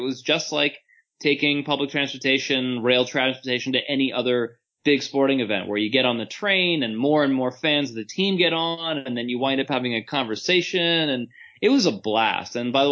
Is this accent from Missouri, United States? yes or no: no; Los Angeles, California, United States; now in Pittsburgh, United States; both of us, born and raised in Los Angeles, root for Colorado, and I don't even live in the Denver metropolitan area anymore. Shout out Pittsburgh.